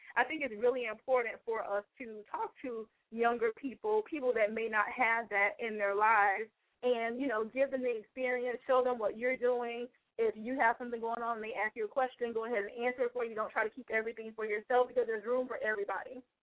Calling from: Tampa, Florida, United States; I'm calling from Tampa.

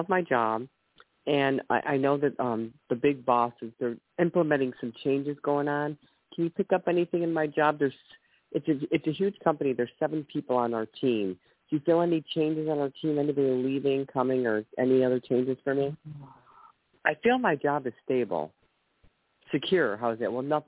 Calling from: Ohio, United States

